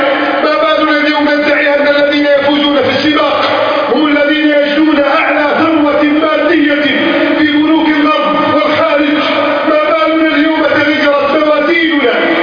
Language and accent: Arabic; Egypt; واجعل بلدنا مصر